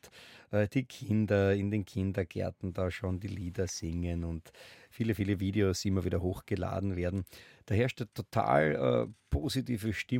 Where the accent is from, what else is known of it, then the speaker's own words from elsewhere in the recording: Graz, Styria, Austria; als Steirer, noch dazu als Grazer aus der gleichen Stadt, wo ich auch herkomme